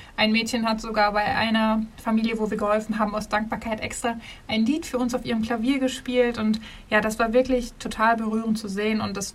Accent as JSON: {"language": "German", "town": "Münster", "region": "North Rhine-Westphalia", "country": "Germany", "said": "wir persönlich, wir kommen aus Münster, da wäre die Entfernung schon ziemlich groß gewesen."}